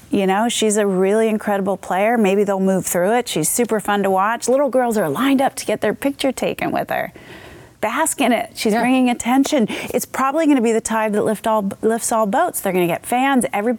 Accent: Philadelphia, Pennsylvania, United States; Philadelphia, my hometown, which is maybe why I paid some attention to it.

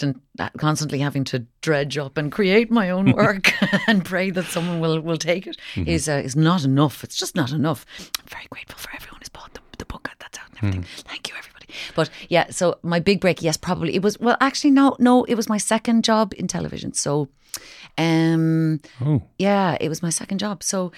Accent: Kinsale, Munster, Ireland; and I'm from Kinsale.

